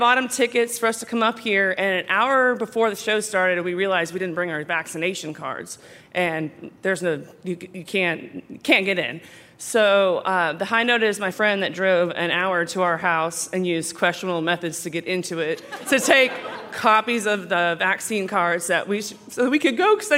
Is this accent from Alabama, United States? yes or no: no; Houston, Texas, United States; I'm from Houston, Texas